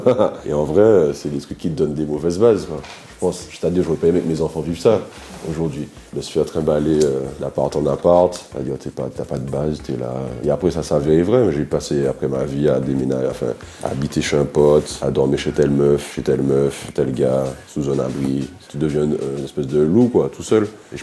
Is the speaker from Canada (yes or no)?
no; Martinique, France; born or raised there